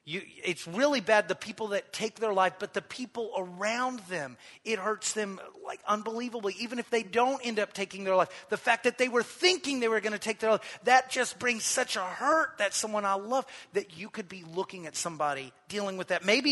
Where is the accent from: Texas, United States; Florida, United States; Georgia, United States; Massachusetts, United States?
Texas, United States; Waco; now in Dallas, United States; Because it's like, I'm from Waco. Like a smaller town, and you bump into someone you know everywhere.